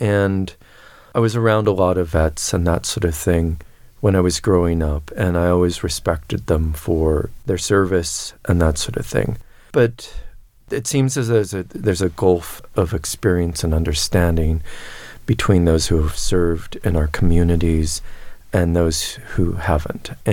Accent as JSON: {"language": "English", "town": "Flathead Reservation", "region": "Montana", "country": "United States", "said": "I am originally from the Flathead Reservation in western Montana. I'm a first-generation descendant of that tribe."}